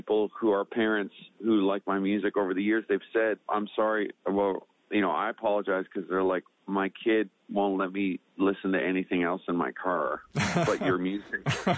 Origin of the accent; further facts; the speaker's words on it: Newfoundland and Labrador, Canada; growing up in Newfoundland, we didn't really see a lot of them.